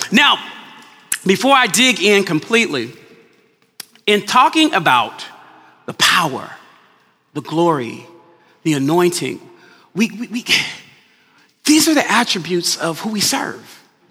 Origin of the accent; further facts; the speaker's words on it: Los Angeles, California, United States; Okay, so my origin, I was born here. When people say, oh, where were you from? What's your origin? Basically, where they're asking, where you originate from? I'm here from Los Angeles, California, right?